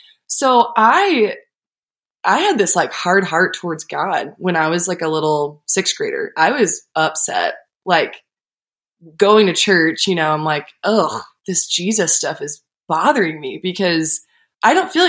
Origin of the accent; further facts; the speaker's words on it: Portland, Oregon, United States; also born or lived in Houston, Texas / Toronto, Canada; because I was born in Houston, Texas. I lived in Toronto, Canada. I grew up in Portland, Oregon. Went to college in Eugene.